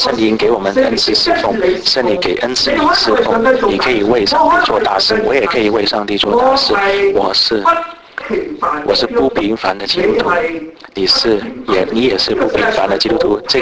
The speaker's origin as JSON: {"language": "Chinese", "region": "Guangdong", "country": "China", "said": "广东话，我们广东人我们有说"}